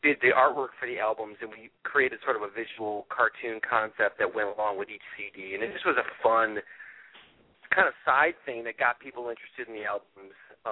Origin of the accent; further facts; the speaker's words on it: Rochester, New York, United States; He's based in my hometown of Rochester, New York